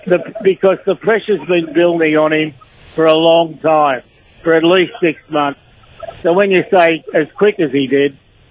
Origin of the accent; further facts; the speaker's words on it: Australia; I'll be barracking for him because he is an Australian, and I'll always barrack for an Australian.